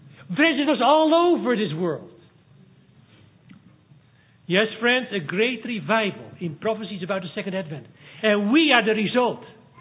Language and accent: English; Netherlands; I'm from the Netherlands.